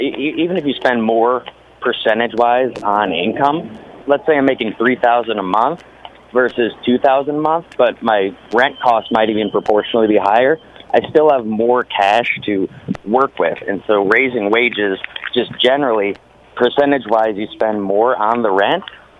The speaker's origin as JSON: {"language": "English", "town": "St. Louis", "region": "Missouri", "country": "United States", "moved": "yes", "lives_now": "Washington, United States", "said": "What I wanted to mention is I'm from St. Louis, Missouri, but I live in Washington now, and I work as a server."}